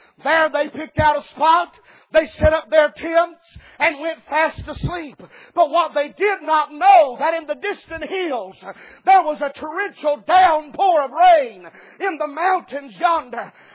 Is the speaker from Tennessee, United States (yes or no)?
yes; Dayton, Tennessee, United States; Now, when I was a boy, I was raised up in Dayton, Tennessee.